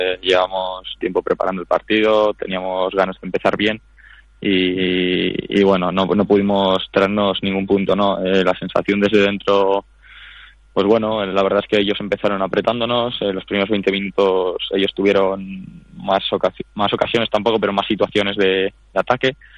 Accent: Ondarroa, Basque Country, Spain; yo soy vasco, yo soy de Ondarroa, de un pueblo de Vizcaya, de un pueblo costero, ¿no? De Vizcaya. Se llama Ondarroa, unos 10.000 habitantes. Y ya nací allí.

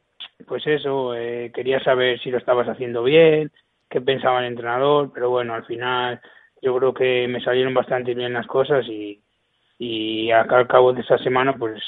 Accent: Vitigudino, Castile and León, Spain; also born or lived in Salamanca; yo jugaba a fútbol en mi pueblo, en Vitigudino, y las condiciones no eran las mejores

